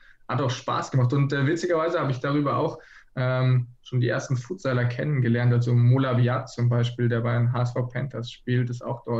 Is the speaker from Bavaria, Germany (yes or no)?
no; Baden-Württemberg, Germany; moved away as an adult; Genau, wir kommen ursprünglich aus der Nähe von Freiburg